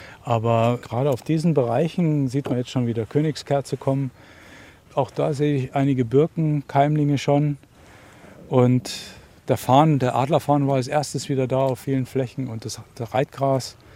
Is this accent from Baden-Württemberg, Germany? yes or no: no; Dresden, Saxony, Germany; Wir kommen aus Dresden und ja, ist quasi um die Ecke